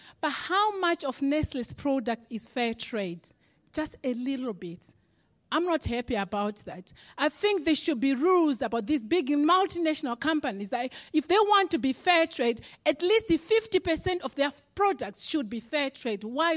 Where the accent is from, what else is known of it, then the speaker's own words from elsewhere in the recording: Zimbabwe; when I grew up in Zimbabwe, I've always used palm olive.